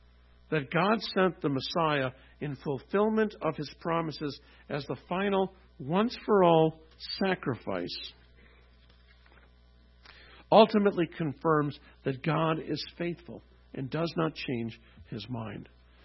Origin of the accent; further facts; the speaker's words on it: Canada; now in New Jersey, United States; tougher than the weathers that I grew up in Canada.